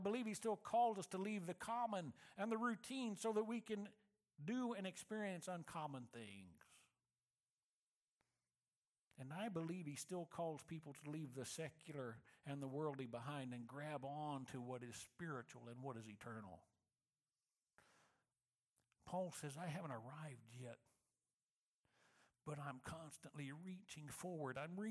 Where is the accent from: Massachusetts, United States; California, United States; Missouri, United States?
Missouri, United States; Moberly; I drove by the old church where I grew up in Moberly, Missouri.